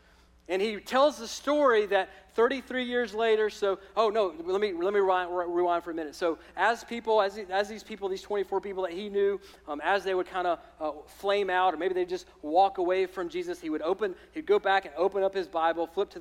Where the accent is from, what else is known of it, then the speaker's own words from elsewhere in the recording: Alabama, United States; as I call it, the sower and the dirt, because I'm from Alabama, and that just sounds right to me.